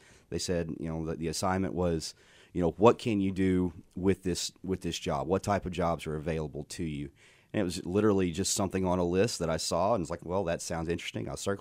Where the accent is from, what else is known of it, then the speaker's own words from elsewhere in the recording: Fairfield, Texas, United States; also born or lived in Nacogdoches, Texas, United States; I'm from Fairfield, Texas, born there, raised there. I'm a small-town guy myself.